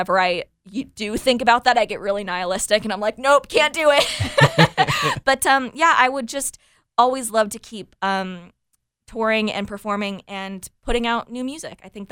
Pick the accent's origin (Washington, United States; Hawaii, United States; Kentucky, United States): Washington, United States; Seattle; now in Nashville, United States; because I'm originally from Seattle. I have not been back to Seattle since I moved to Nashville a couple weeks before the pandemic hit